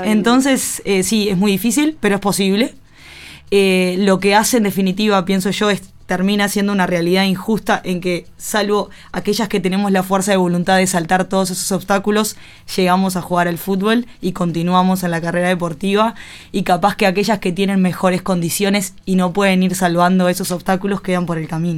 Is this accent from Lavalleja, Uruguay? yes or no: no; San Antonio, Canelones, Uruguay; En San Antonio Canelones. Bien. Un pueblito pequeño en el departamento de Canelones.